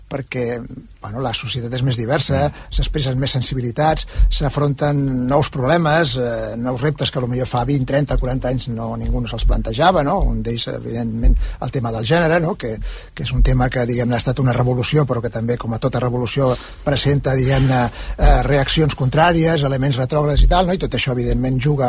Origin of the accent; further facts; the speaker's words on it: Tarragona, Catalonia, Spain; Jo és que sóc molt de Tarragona, i tinc molta família